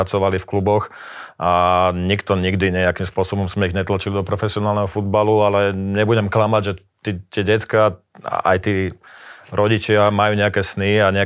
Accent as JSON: {"language": "Slovak", "town": "Gelnica", "region": "Košice Region", "country": "Slovakia", "tie": "born or raised there", "lives_now": "Bratislava, Slovakia", "said": "už je to množstvo rokov, čo sme spoločne v Bratislave, ale ako si povedal, ja som rodák z Galnice, z východného Slovenska"}